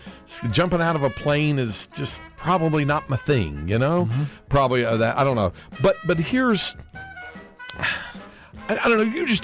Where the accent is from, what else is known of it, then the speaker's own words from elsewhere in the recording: North Carolina, United States; I grew up in North Carolina eating a lot of coleslaw.